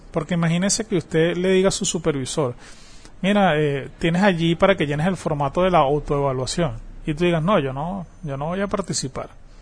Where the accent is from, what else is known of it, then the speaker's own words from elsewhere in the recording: Venezuela; mi deber es, como venezolano, poderle indicar a usted que por favor, bueno, salga a votar